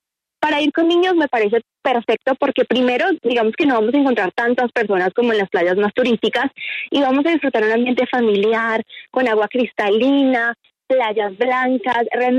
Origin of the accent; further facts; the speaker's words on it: Colombia; tiene muchísimo potencial para que nosotros como colombianos también lo conozcamos.